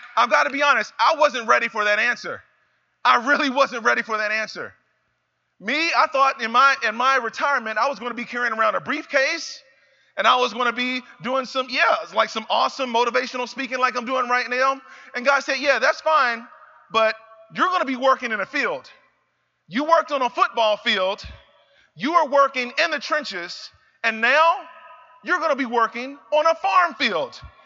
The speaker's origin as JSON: {"language": "English", "region": "North Carolina", "country": "United States", "tie": "born or raised there", "said": "I grew up in North Carolina, I grew up in a town that was surrounded by agriculture"}